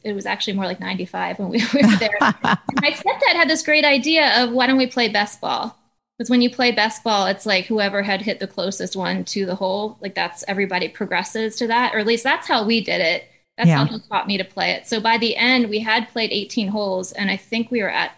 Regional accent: Delaware, United States; We're from Delaware.

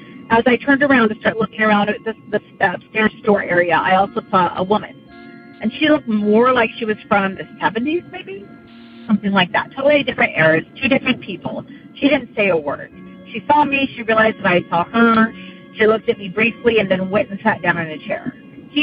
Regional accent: California, United States; And we live in the Sacramento County, but we're from the Central Valley.

